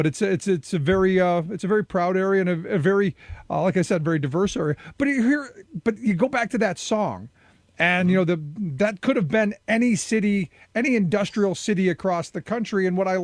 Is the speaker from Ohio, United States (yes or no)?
yes; Cleveland, Ohio, United States; Look, I grew up in Cleveland